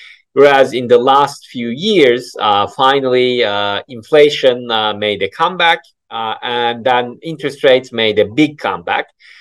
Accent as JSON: {"language": "English", "country": "Turkey", "said": "I'm from Turkey originally, so Turkey is always on my horizon."}